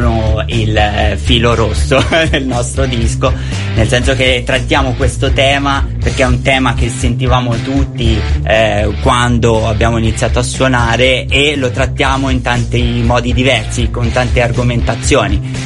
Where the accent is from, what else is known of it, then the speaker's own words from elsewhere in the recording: Tuscany, Italy; Noi due che non veniamo, siamo toscani, non di Firenze, ma ormai fiorentini di adozione.